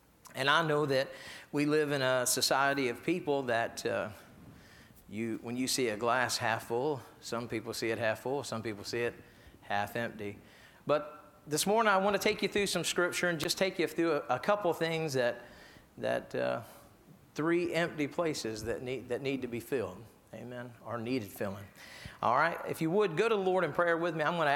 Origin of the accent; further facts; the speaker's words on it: Eastern Shore, United States; where I grew up on the Eastern Shore, we call it a mountain, but it's really just a hill of dirt.